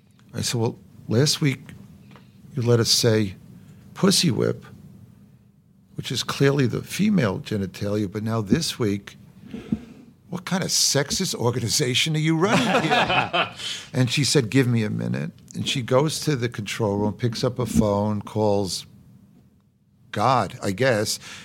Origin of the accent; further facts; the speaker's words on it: Brooklyn, New York, United States; born there; I was born in Brooklyn. My dad always had his place in Manhattan. The Yankees were in the Bronx.